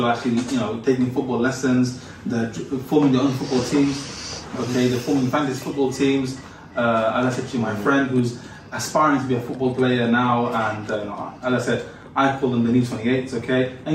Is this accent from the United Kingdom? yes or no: yes; United Kingdom; now in Qatar; I've seen more matches in Qatar than I have in, and I'm British